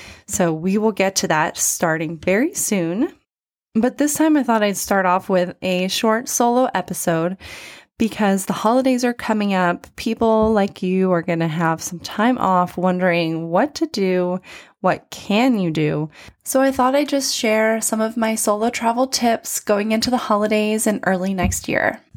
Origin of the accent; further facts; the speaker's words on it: United States; now in London, United Kingdom; I'm an American currently based in London